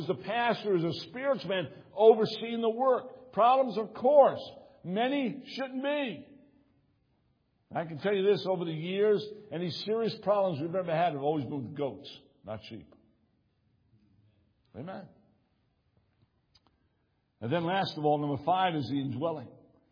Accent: Brooklyn, New York, United States; born there; when I was in Brooklyn, I was born in St. Peter's Hospital, and my mother and father took me down to Immaculate Heart of Mary, Catholic Church.

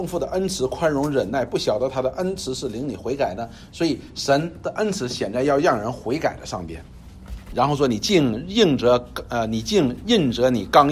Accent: China; 我们中国人说什么？穷人的孩子早当家，就是这个意思。

